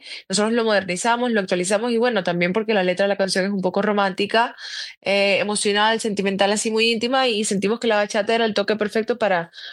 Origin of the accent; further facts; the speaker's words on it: Venezuela; está de número uno ahorita en mi país, Venezuela